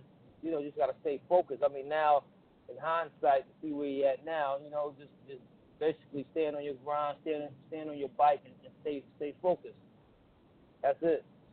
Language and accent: English; Brooklyn, New York, United States; Yeah. I mean, you know, I'm from Brooklyn though, but at the end of the day, you know, Shan was one of the warriors on the forefront.